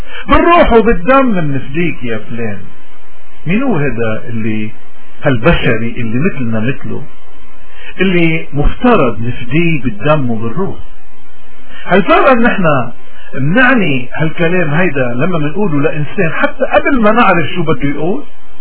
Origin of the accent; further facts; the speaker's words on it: Lebanon; نحن بممارساتنا خصوصا كلبنانيين معودين يكون عنا بتعاطينا مع الآخرين